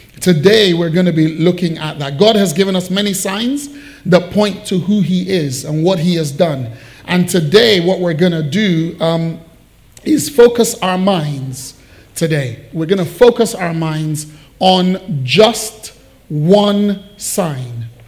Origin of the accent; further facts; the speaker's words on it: Nigeria; now in United States; I'm Nigerian descent. I was born in Nigeria. I spent early years of my life in Nigeria.